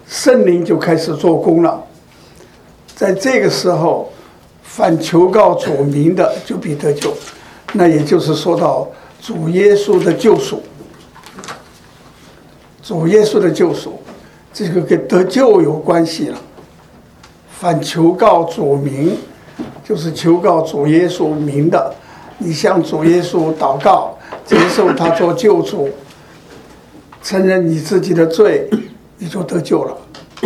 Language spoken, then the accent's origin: Chinese; China; 我想我们中国人我们都知道，我们的从古以来我们就是用了这个天这个地支和天干